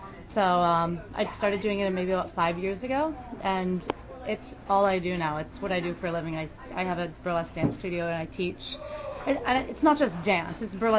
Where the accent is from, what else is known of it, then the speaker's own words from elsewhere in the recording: New York, United States; moved away as an adult; now in Vancouver, Canada; I'm from New York. I came here a couple years ago, 2 years ago, and started producing a weekly burlesque show here on Sunday nights.